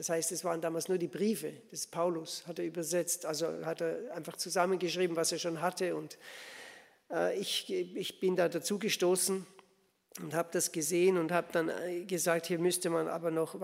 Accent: Austria; moved away as an adult; now in Switzerland; Ich bin ein Österreicher, der in der Schweiz lebt. Also erwarten Sie keinen Schweizer Dialekt. Ich kann gar nicht so gut Schweizerdeutsch.

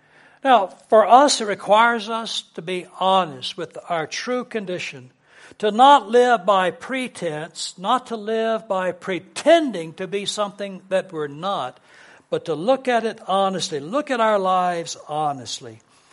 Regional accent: Dallas, Texas, United States; I was raised in Dallas, Texas.

